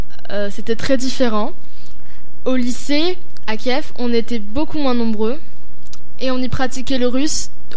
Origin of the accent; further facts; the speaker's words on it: France; J'ai 12 ans. Je suis française et algérienne. J'ai vécu à Kiev pendant un an et demi.